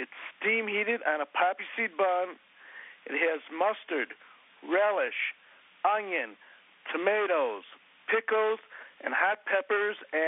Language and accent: English; Chicago, Illinois, United States; We're from Chicago originally, the owner and myself.